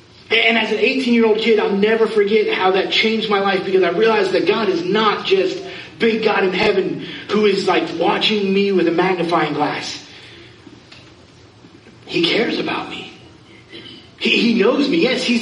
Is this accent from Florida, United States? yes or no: yes; Florida, United States; I'm a nerd from Florida who loves to surf.